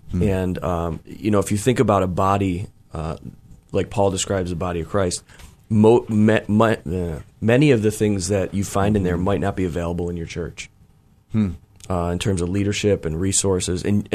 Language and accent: English; United States; because I'm an American and I pastor in America